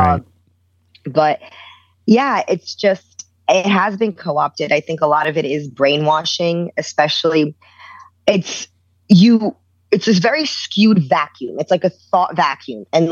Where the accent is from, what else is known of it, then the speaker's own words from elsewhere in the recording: New York City, New York, United States; I grew up in New York City. I grew up in Brooklyn and Queens. I went to college in the Bronx.